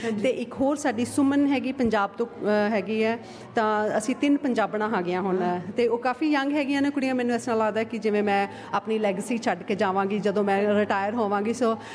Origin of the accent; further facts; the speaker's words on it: Punjab, India; ਭਾਵੇਂ ਨਿਊਜ਼ੀਲੈਂਡ ਵਾਲੇ ਹੋਈਏ, ਭਾਵੇਂ ਆਸਟ੍ਰੇਲੀਆ ਵਾਲੇ ਹੋਈਏ, ਪਰ ਉਸ ਤੋਂ ਸਭ ਤੋਂ ਪਹਿਲਾਂ ਅਸੀਂ ਪੰਜਾਬੀ ਹਾਂਗੇ ਹਾਂ, ਅਸੀਂ ਭਾਰਤੀ ਹਾਂ, ਅਸੀਂ ਹਿੰਦੁਸਤਾਨੀ ਹਾਂ